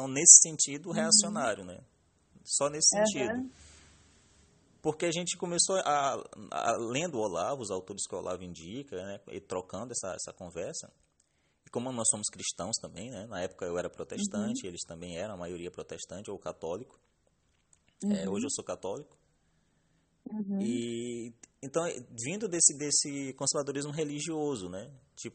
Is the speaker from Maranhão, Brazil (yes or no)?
yes; Maranhão, Brazil; Eu morava na Casa dos Estudantes da UFMA. Eu sou maranhense do interior, né? Eu vim do interior do Maranhão. Para fazer faculdade